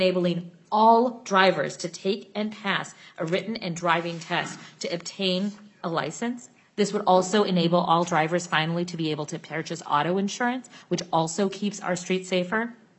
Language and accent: English; Minnesota, United States; As a Minnesotan and as the daughter of immigrants